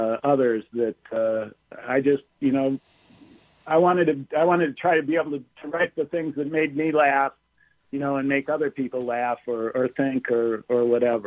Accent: Madison, Wisconsin, United States; But I grew up here. I grew up in Madison, and you know, I worked on the student paper as a kid, and then at UW, I worked on both the Badger Herald and Daily Cardinal

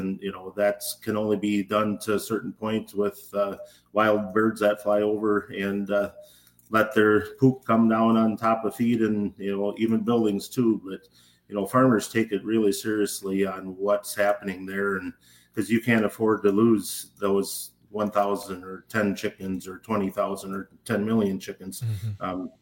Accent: Cashton, Wisconsin, United States; if there's an outbreak in Cashton, Wisconsin, which is my hometown, of any kind of health concern

